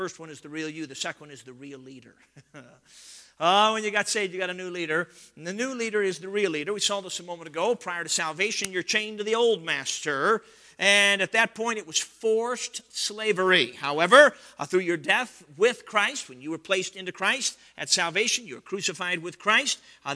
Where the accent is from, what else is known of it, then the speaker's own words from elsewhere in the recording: Chicago, Illinois, United States; Now, I don't know anything about the country because I grew up in Chicago.